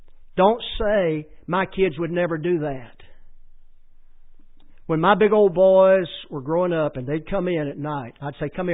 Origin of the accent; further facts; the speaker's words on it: Alabama, United States; born in on the other side of Cherokee County, and then we moved down the same road about 4 miles, and I grew up in Etowah County.